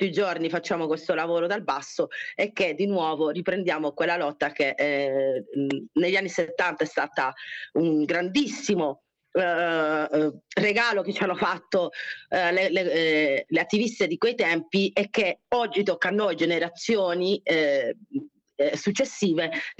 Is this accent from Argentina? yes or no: yes; Argentina; l'ho scelto proprio perché sono argentino, quindi essendo di italo argentino sento molto la parte